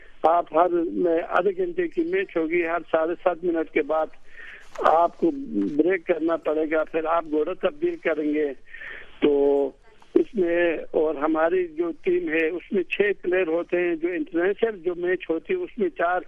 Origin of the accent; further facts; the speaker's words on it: Hunza, Gilgit-Baltistan, Pakistan; ہم تو ہمارا تعلق حنزہ سے، تو ہم بچپن میں اسکول آئے تھے، گلگت آئے تھے.